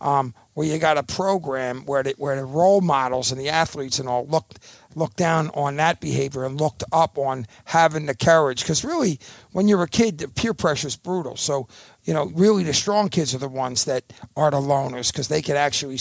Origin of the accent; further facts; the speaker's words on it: Philadelphia, Pennsylvania, United States; I grew up in East Falls. Okay. And I live in East Falls still, but when we got married first, my wife and I moved out to the Northeast